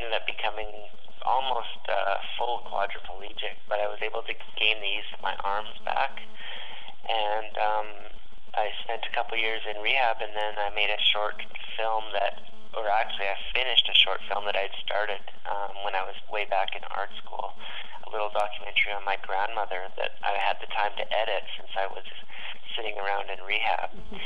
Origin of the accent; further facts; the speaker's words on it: Kamloops, British Columbia, Canada; I ended up taking a break from Whistler and going to my hometown of Kamloops to get ready for the upcoming snowboard season